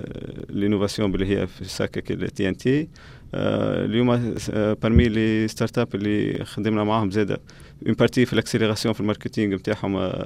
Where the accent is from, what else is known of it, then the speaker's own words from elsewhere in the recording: Tunisia; معناها شنو عندنا في تونس وشنو تنجموا تعملوا في تونس